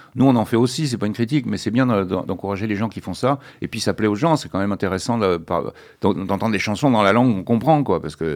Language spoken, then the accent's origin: French; London, United Kingdom; J'ai grandi à Londres